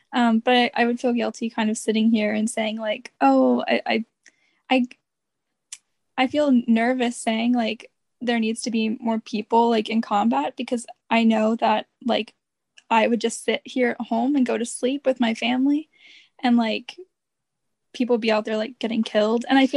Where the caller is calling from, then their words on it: Charlotte, North Carolina, United States; Yeah, I'm in Charlotte, North Carolina. We're like right on the board. I'm 5 minutes from South Carolina.